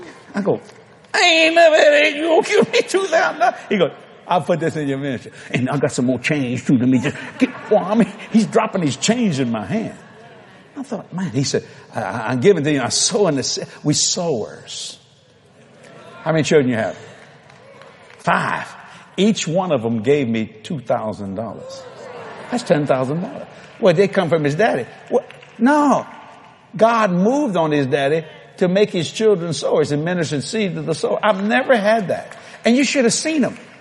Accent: Louisiana, United States; Because, you see, I'm a Cajun boy. We know how to cook.

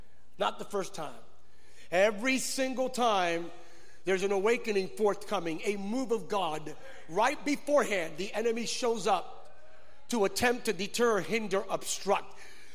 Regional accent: Puerto Rico; We're from Puerto Rico. Somos de Puerto Rico.

